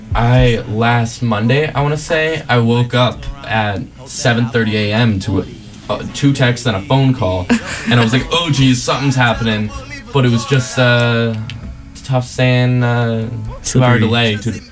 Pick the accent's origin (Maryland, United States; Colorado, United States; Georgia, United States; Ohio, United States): Maryland, United States; Baltimore; is from Baltimore, Maryland.